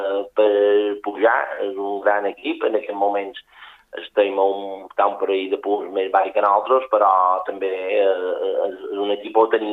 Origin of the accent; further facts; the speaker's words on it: Balearic Islands, Spain; jo particularment com a mallorquí, m'agrada que hi hagi aquests equipos també que competeixin amb nosaltres